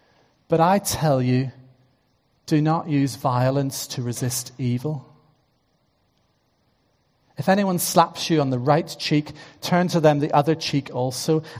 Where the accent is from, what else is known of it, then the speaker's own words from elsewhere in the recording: Northern Ireland, United Kingdom; some of you remember violence in your homeland or your home city, as I do from growing up in Northern Ireland.